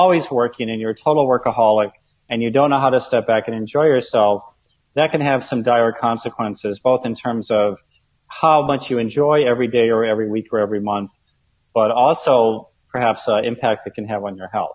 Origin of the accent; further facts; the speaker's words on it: Omaha, Nebraska, United States; also born or lived in Vienna, Austria / Germany / Frankfurt, Germany; So at a high level, I grew up in Omaha, Nebraska, and then I was fortunate enough to study in Vienna for a year.